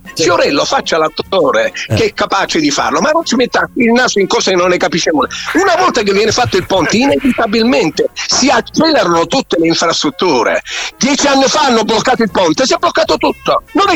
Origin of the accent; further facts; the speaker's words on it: Sicily, Italy; Io sono siciliano, ancora ci state perdendo tempo.